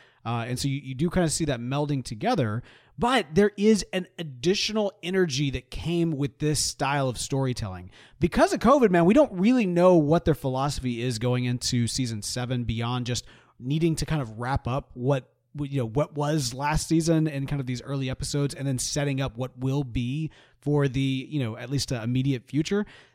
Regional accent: United States; I am alive and I'm an American white geek

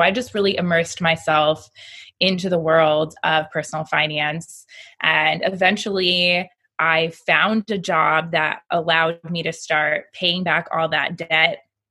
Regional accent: Florida, United States; moved away as an adult; We're all originally from Florida. I was born and raised in Florida. Our kids were born there.

